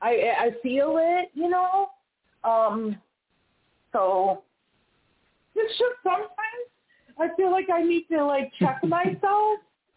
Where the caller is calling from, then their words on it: Wisconsin, United States; I'm calling from Wisconsin.